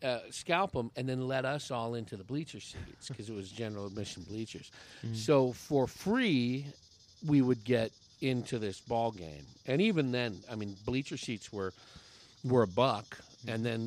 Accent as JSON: {"language": "English", "region": "California", "country": "United States", "tie": "born or raised there", "said": "We grew up outside of Oakland in the San Francisco East Bay."}